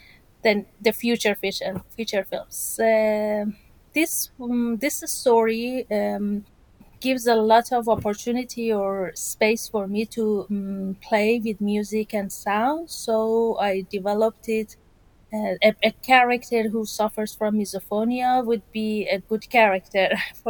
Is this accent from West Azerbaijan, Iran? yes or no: no; Tehran, Tehran Province, Iran; English is a second language; now in Kazakhstan; Currently, I'm in Kazakhstan. It's Aslan, the capital city of Kazakhstan. But I split my time between Tehran, my hometown, and here.